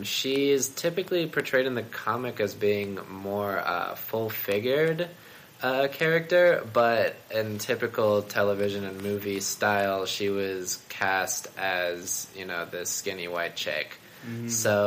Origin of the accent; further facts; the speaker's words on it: Atlanta, Georgia, United States; I'm from Atlanta originally